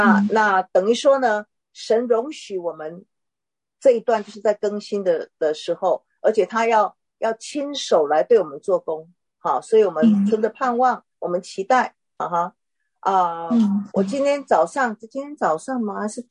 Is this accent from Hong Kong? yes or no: no; Taiwan; 当我是个台湾人到中国做宣教士